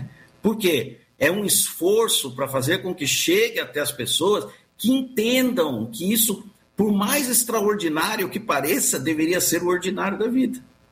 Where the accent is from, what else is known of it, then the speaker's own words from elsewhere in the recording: São Paulo, Brazil; Sou paulista.